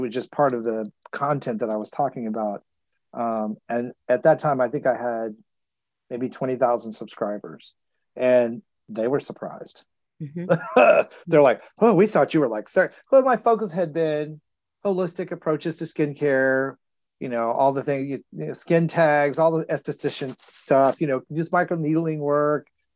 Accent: Texas, United States; I learned to use sunscreen really early on, which was fortunate since I grew up in Texas

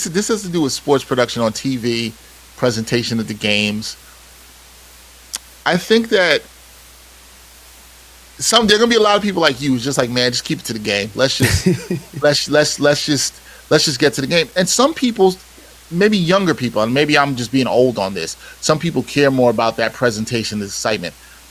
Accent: New York, United States; And one of the things I love about being a New Yorker and supporting the New York teams is that if you're not good, we're going to let you know about it.

